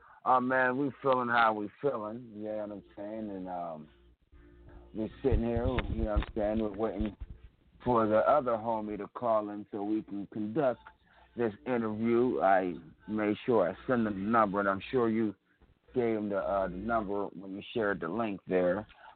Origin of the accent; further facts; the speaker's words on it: Pennsylvania, United States; a local music scene to where I'm from. I'm from Western Pennsylvania.